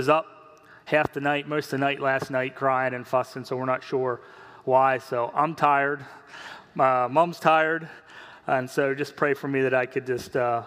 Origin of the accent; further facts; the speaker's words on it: Pennsylvania, United States; Vanessa and I were both born and raised in Franklin County, and we've been attending here at Antrim for about 4 years